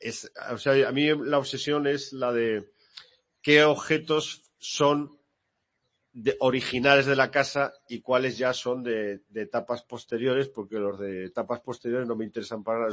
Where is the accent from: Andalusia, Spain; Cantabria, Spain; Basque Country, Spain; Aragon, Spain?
Aragon, Spain; Barbastro; Mi pueblo se llama Barbastro, que es un pueblo del Alto Aragón, de la provincia de Huesca